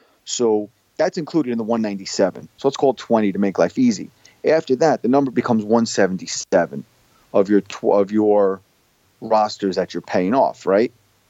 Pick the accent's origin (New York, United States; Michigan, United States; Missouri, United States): New York, United States; being a New Yorker, that's what the Yankees have been talking about now for a couple of years.